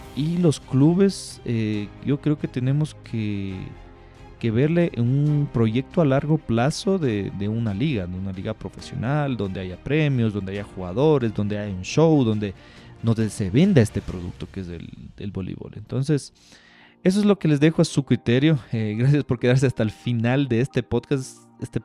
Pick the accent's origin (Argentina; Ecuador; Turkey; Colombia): Ecuador; todo aquí en Quito. No sé cómo es en sus provincias, no sé cómo es en sus países, pero así pasa aquí en mi país.